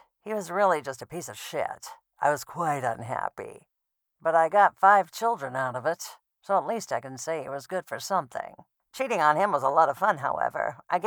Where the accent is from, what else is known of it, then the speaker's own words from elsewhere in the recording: Lima, Ohio, United States; born there; Not at all. I was born in Lima, Ohio.